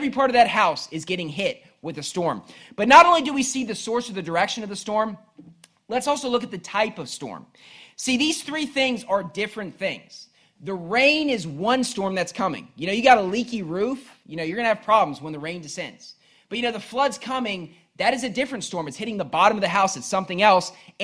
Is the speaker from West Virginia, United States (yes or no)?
yes; Bridgeport, West Virginia, United States; When I was growing up in Bridgeport, West Virginia, we had a house that didn't really adequately get rid of the water.